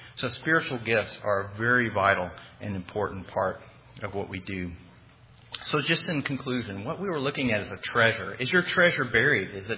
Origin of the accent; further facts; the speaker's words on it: Terrell, Texas, United States; I grew up in Terrell.